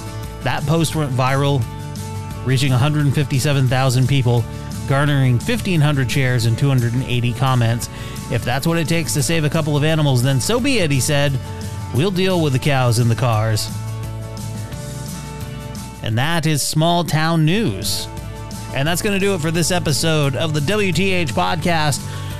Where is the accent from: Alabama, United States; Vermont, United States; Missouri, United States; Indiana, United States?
Vermont, United States; Let's go back to my home state of Vermont.